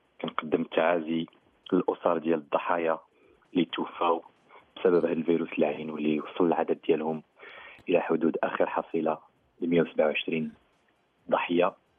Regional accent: Morocco; وواحد التضامن وواحد التآزر فيما بيننا احنا كمغاربة.

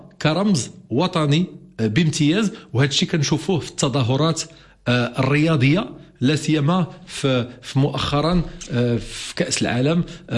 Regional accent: Morocco

